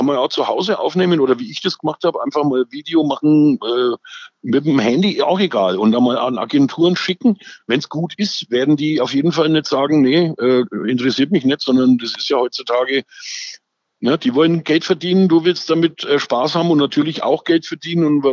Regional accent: Nuremberg, Bavaria, Germany; ich komme aus der Nürnberger Südstadt, da leben roundabout 130 verschiedene Nationen.

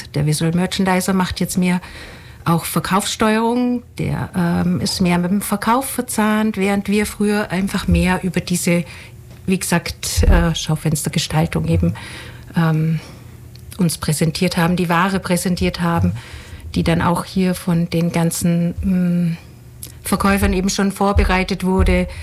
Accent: Herrenstetten, Bavaria, Germany; ich komme hier aus dem Landkreis Neu-Ulm, also bei Altenstadt, in einem schönen Dorf in Herrenstetten wohne ich.

